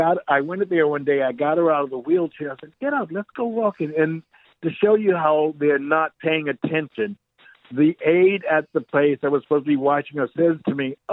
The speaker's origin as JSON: {"language": "English", "region": "New York", "country": "United States", "tie": "born or raised there", "said": "that was my life growing up in New York, where it was free and you had the musicians and you had dancers and you had opera singers."}